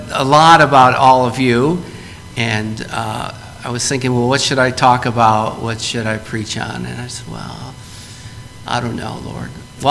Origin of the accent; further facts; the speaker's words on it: Detroit, Michigan, United States; also born or lived in Cincinnati; I'm from Detroit, so I've struggled with being a Lions fan, which is really hard.